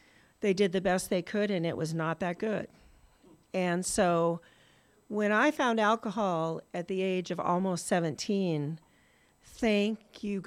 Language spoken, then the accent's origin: English; Helena, Montana, United States; And so I'm from Helena, Montana. That's where I got sober.